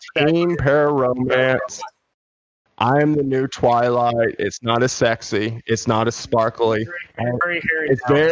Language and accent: English; Alabama, United States; Hey, I am from Alabama, so if anybody has the right to say it, it's me.